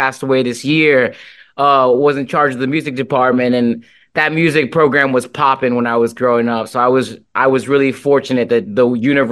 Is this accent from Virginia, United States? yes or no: no; Norwalk, Connecticut, United States; Yeah, correct. Born and raised in Norwalk.